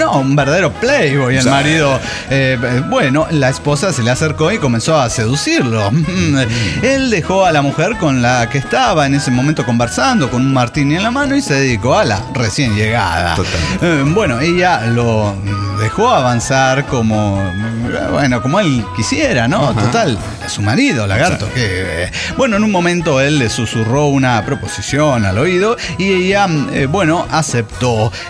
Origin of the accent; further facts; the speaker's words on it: Madison, Wisconsin, United States; de Madison, Wisconsin.